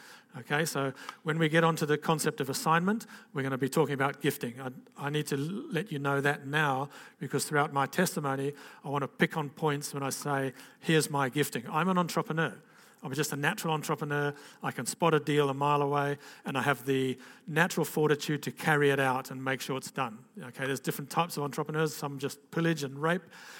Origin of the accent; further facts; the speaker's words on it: Zambia; first language Bemba; English is a second language; so I grew up in Africa, and I was mainly up in Zambia, which was then called Northern Rhodesia, and I was really a white black guy. Okay, I had no white friends. I didn't even speak English. I spoke Bemba.